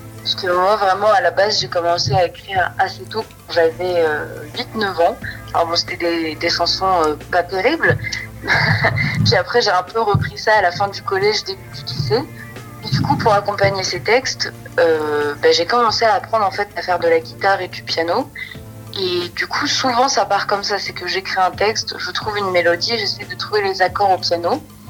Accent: Niort, Nouvelle-Aquitaine, France; J'oscille en fait depuis plusieurs années entre ma région natale, qui est la Poitou-Charentes, qui vient précisément de la ville de Niort dans le 79, et la région parisienne, voilà où je suis depuis 2-3 ans.

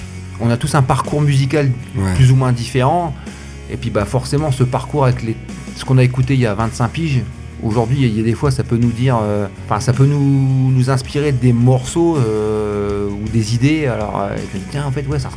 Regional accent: Hauts-de-France, France; On est tous originaires de l'Aisne

